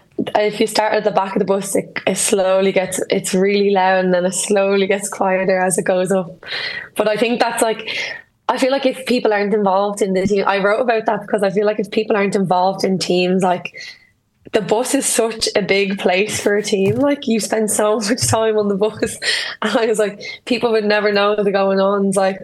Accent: Ireland; we're Irish

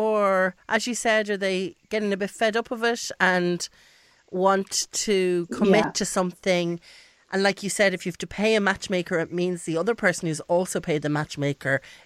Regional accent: Ireland; But at the same time, like we're very Irish.

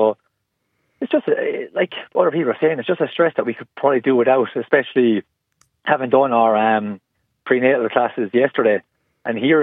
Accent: Munster, Ireland; we're from Tipperary side, so our hospital was Kilkenny.

